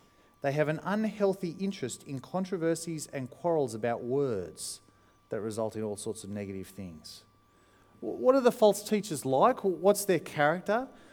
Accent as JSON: {"language": "English", "country": "Australia", "said": "Part of it is, as an Australian, is, well, I'm not going to make too much of this."}